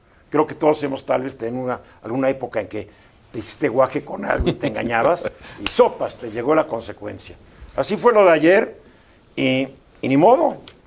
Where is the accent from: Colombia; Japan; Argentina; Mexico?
Mexico; como los mexicanos hemos tenido que sufrir un poder judicial corrupto